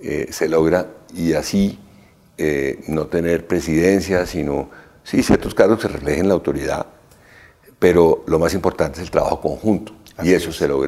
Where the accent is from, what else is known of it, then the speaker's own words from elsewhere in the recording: Colombia; nos pasa a veces a los colombianos